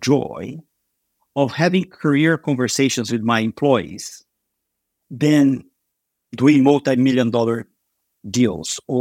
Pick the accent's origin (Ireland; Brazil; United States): Brazil; moved away as an adult; I was born and raised in Brazil, spent most of the beginning of my career over there